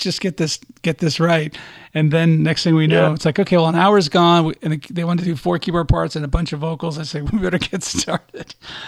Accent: Midwest, United States; now in Arizona, United States; For me, I grew up in the Midwest and go up to northern Minnesota for Christmas sometimes, which was nuts. Go ice fishing and all that. And now that I've been in Arizona for 30 years and my blood's thin

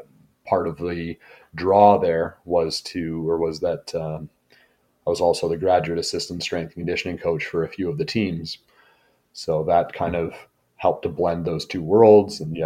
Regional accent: Canada; So as a Canadian, I'm not used to paying a ton of money for university.

